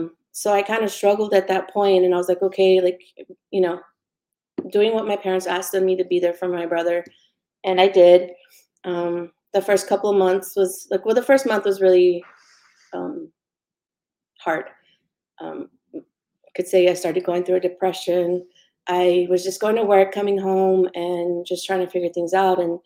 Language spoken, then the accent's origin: English; Fort Stockton, Texas, United States; also born or lived in El Paso / Seminole; because I am from Fort Stockton, born and raised. And that's just our town that we've lived in all of our lives.